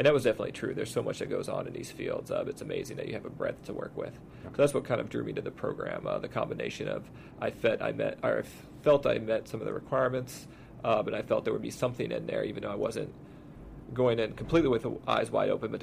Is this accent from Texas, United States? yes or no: yes; Texas, United States; So I grew up in Texas, went to UT Austin